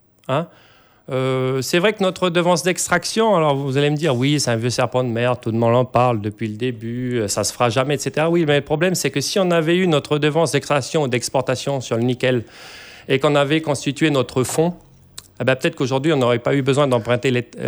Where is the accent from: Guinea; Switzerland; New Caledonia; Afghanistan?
New Caledonia; born there; Je me suis toujours senti calédonien avant de me sentir français. Mon pays, c'est la Nouvelle-Calédonie. Je suis né en Nouvelle-Calédonie, je vais mourir en Nouvelle-Calédonie